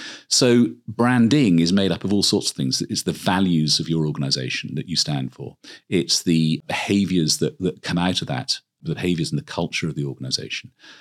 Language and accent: English; Swindon, South West England, United Kingdom; born there; I mean, I was born in Swindon, so it should be the club I support.